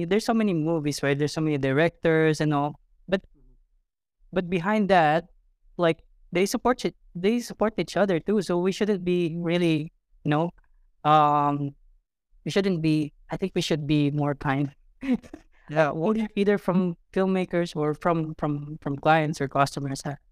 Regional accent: Philippines; I'm from the Philippines, by the way.

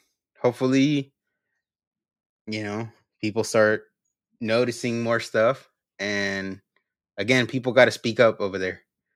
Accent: San Jose, California, United States; growing up in San Jose, by the time it came to, you know, where I had an opportunity to get a house, like I couldn't get one in San Jose. I lived there my whole life

